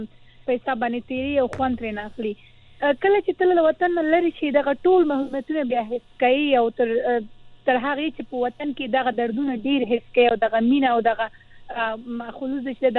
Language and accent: Pashto; Afghanistan; ما ورته وویل چې زه افغانه یم، د افغانستان یم.